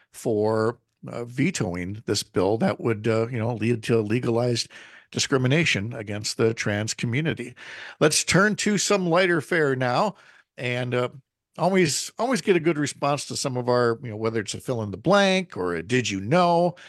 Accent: Minnesota, United States; having been born and raised in Minnesota, then marrying a good Wisconsin farm girl

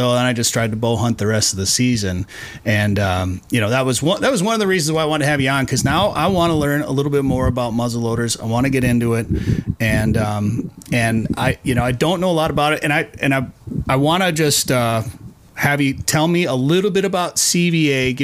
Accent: Wisconsin, United States; I grew up rifle hunting in Wisconsin. We had a cabin in northwest Wisconsin, and that's kind of where I grew up deer hunting.

